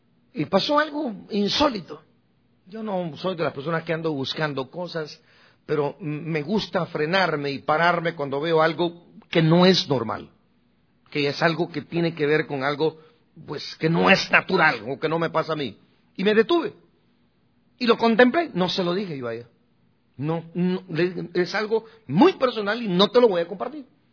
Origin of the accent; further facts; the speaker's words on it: Guatemala; moved away; 13 de febrero de 1982, el día que yo me vine de Guatemala para este país.